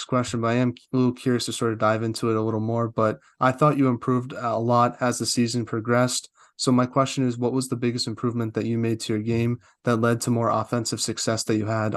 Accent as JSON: {"language": "English", "town": "Boston", "region": "Massachusetts", "country": "United States", "said": "especially as a Bostonian myself."}